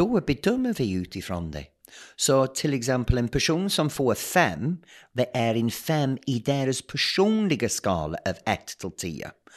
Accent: England, United Kingdom; Swedish is a second language; also born or lived in United States; now in Sweden; efter jag är engelsman och bott i USA

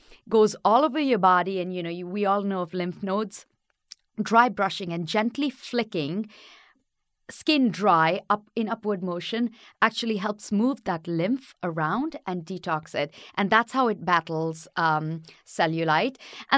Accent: northern India, India; English is a second language; In India, in the northern part of India. I lived a little bit away from my parents because where my parents grow, everything is very, very rural. So not very many people speak English.

